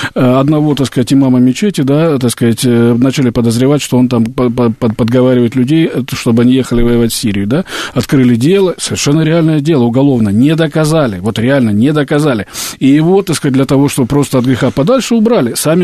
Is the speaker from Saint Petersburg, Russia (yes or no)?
no; Adygea, Russia; родился и вырос на Северном Кавказе, да, вот в Адыгее, да, это, в общем-то, Исламская Республика, адыгейцы мусульмане.